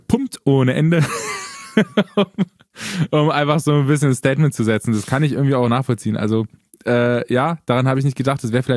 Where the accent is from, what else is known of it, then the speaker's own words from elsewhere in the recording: Eisleben, Saxony-Anhalt, Germany; born there; es ist ein bisschen so wie meine Geburtsstadt Eisleben.